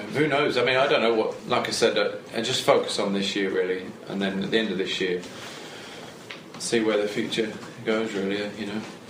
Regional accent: United Kingdom; and that as a British

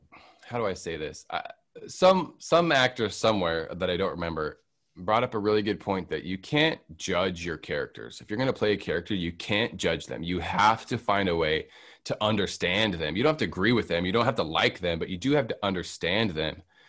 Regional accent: Utah, United States; Like I grew up in Utah, like camping, fishing, hiking.

